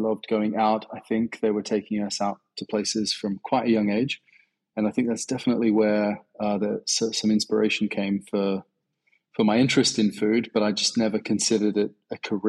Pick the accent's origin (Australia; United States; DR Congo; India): Australia; Sydney, New South Wales; I was born and raised in Sydney. And I would say that Lebanese heritage is a huge part of my palate and of my experience.